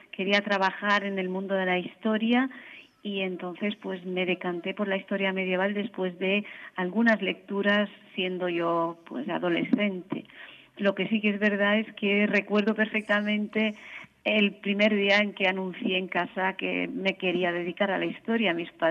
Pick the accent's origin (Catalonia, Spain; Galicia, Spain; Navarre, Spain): Catalonia, Spain; Camprodon; Yo soy nativa de un pueblecito a unos 80 kilómetros de Girona, Camprodón, en los Pirineos.